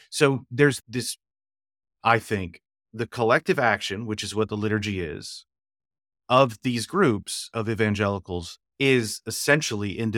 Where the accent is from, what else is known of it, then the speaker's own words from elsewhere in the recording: Virginia, United States; born there; also born or lived in Texas; so I was born in Virginia and moved down to Texas.